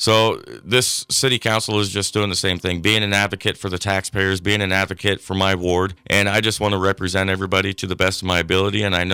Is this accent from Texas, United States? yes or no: no; North Platte, Nebraska, United States; I was born and raised in North Platte. Just across the street from where I was raised is where I live now. I grew up in a small business here in North Platte.